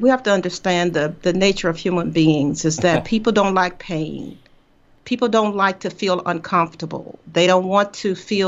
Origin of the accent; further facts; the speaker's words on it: United States; You know what? I am an American. I just happen to be Black.